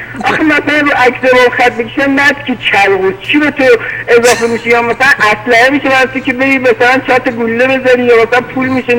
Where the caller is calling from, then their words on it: Karaj, Alborz, Iran; من 27 سالم از کرج هستم.